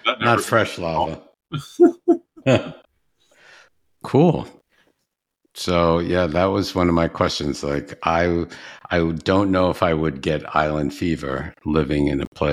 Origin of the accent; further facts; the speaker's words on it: New York, United States; See, I'm from New York. We don't get earthquakes generally there too often. So I really never experienced a true rattle.